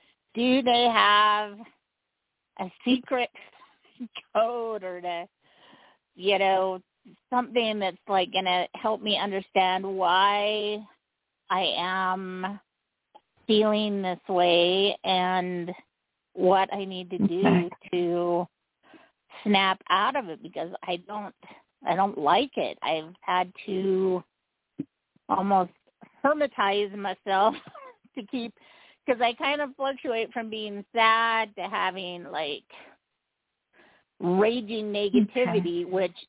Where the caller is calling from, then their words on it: Utah, United States; Calling from Utah.